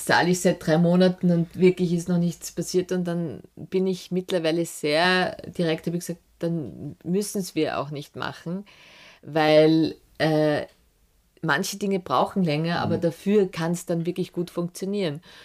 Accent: Upper Austria, Austria; so hat es begonnen als Oberösterreicherin

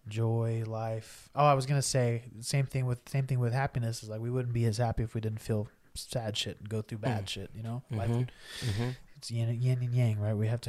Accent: Snyder, Texas, United States; And I'm from Snyder, so, you know, West Texas.

